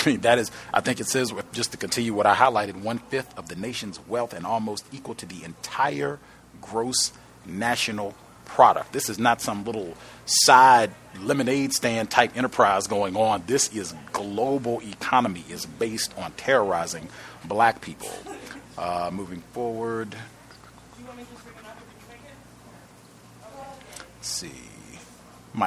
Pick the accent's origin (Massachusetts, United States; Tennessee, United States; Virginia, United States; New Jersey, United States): Virginia, United States; That's how they made their bank in my home state, the good old Dominion.